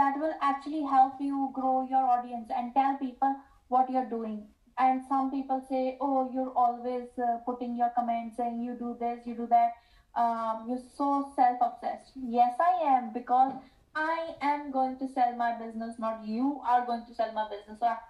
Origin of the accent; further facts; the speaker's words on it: India; now in New Zealand; And I moved from India to New Zealand, and I lost myself because people couldn't say my name properly.